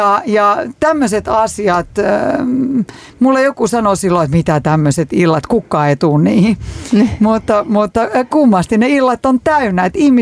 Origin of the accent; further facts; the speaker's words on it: Eastern Finland, Finland; miten esimerkiksi siellä meillä päin Itä-Suomessa syödään